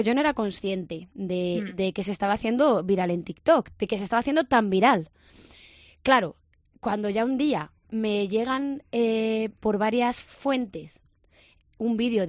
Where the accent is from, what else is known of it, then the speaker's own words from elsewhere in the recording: Segovia, Castile and León, Spain; ya sabéis que yo soy de Segovia.